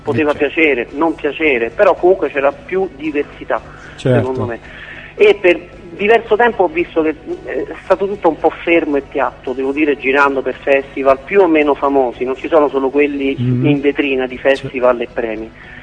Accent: Rome, Lazio, Italy; Poi anche un'altra cosa, vedi, io sono di Roma e ovviamente quindi frequento il giro dei musicisti romani

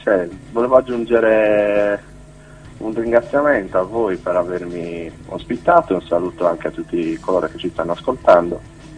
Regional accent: Sicily, Italy; ma noi come siciliani, quindi ce l'hanno fatto alcuni siciliani

